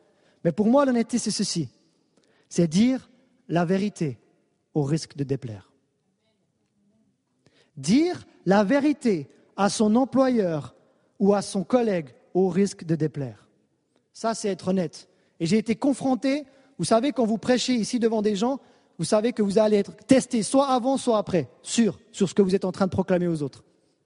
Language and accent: French; Switzerland; Et il voulait savoir, vu que je suis suisse, est-ce que c'est vraiment un vrai document?